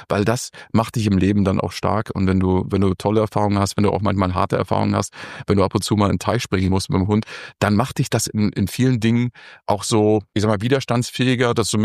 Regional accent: Mecklenburg-Vorpommern, Germany; Ich bin Fischkopf, ich bin Mecklenburger. Wir sind eigentlich so von Haus aus erstmal sehr reserviert.

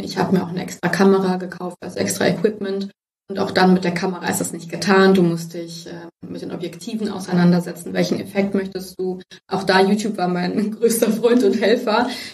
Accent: Augsburg, Bavaria, Germany; Ich komme aus Augsburg.

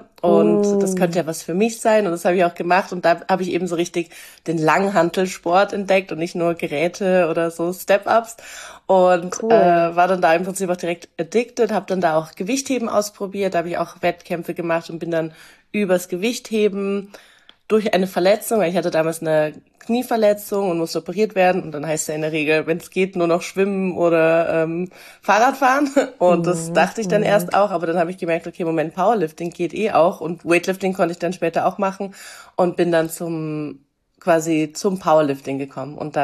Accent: Cologne, North Rhine-Westphalia, Germany; ich komme aus Köln. Ich habe Sport studiert, auch in Köln an der Sporthochschule.

